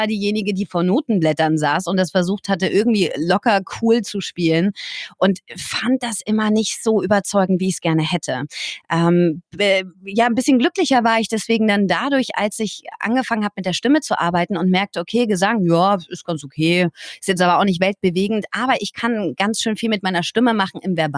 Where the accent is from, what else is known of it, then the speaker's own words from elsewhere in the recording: Bühl, Baden-Württemberg, Germany; Ich bin in Bühl bei Baden-Baden aufgewachsen